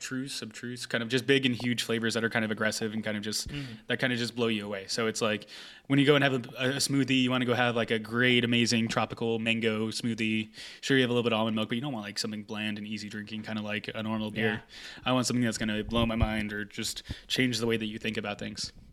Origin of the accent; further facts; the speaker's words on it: San Marcos, California, United States; Dude, I grew up in San Marcos, kind of like on the border of Escondido.